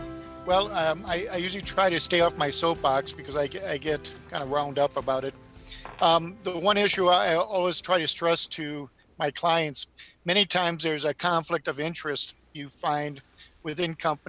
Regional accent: Michigan, United States; So even though I was born and bred in Michigan, I kind of come from Missouri, the show me state.

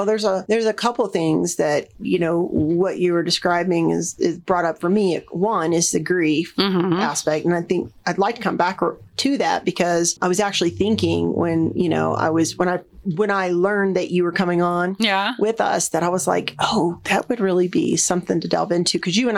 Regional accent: Florida, United States; I'm from Florida, so

